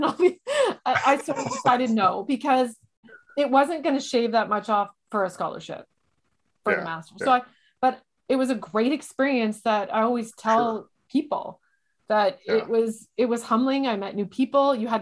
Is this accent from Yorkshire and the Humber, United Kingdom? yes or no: no; London, United Kingdom; They're like, so where are you from? And I'm like, London.